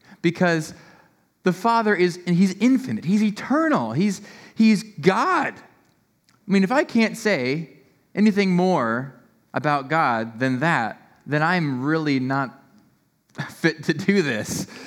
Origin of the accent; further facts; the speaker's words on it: Michigan, United States; I'm from Michigan, but I like using y'all, so how are y'all?